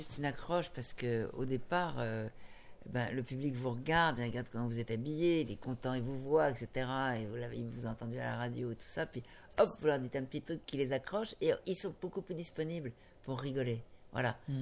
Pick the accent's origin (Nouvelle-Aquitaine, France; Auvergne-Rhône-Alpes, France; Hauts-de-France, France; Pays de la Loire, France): Hauts-de-France, France; Tourcoing; puisque j'habitais Tourcoing. Et on venait souvent en Belgique.